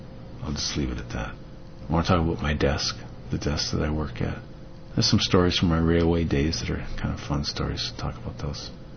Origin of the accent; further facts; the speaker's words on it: Canada; I'm from Canada where you average 7 to 7.5 hours.